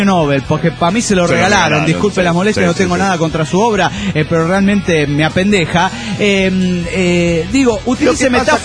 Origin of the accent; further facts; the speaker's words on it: Peru; que en un momento no aplica la realidad peruana y echaría por el suelo los logros que han habido en mi país en la última década